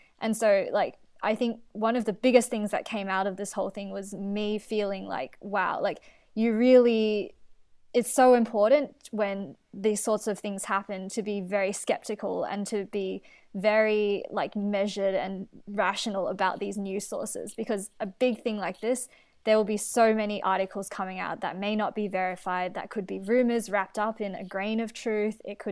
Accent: Australia; as an Australian fan

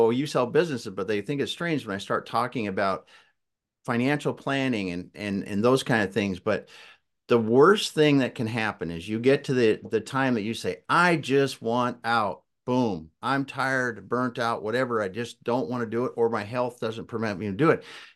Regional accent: South Dakota, United States; I grew up in South Dakota on a family farm, had no idea what I was going to do when I went to college

